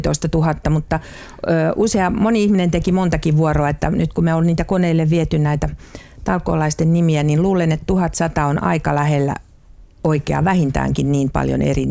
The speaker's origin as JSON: {"language": "Finnish", "town": "Helsinki", "region": "Uusimaa", "country": "Finland", "tie": "born or raised there", "said": "kun olen sieltä Oulunkylästä kotoisin ja ollut siellä 60-luvun puolivälissä"}